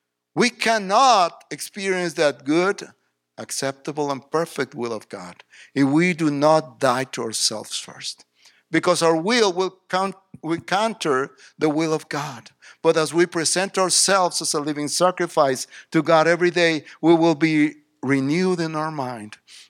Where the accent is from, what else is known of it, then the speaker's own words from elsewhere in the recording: Mexico; English is a second language; moved away as an adult; now in Waco, United States; We came from Mexico where we had a full life. We had a house, car, family, Mexican food, of course.